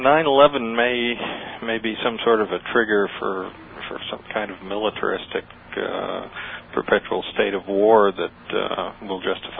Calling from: Amityville, New York, United States; Oh, I'm from Amityville.

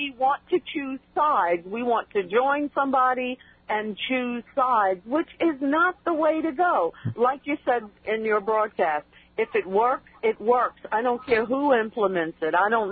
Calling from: Islip, New York, United States; I'm calling from Islip.

